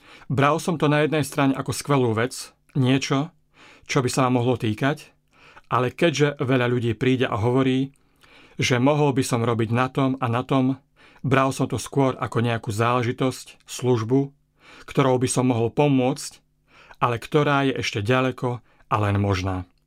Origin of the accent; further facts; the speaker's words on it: Levice, Nitra Region, Slovakia; som z Levíc a som študentom dokumentárneho filmu.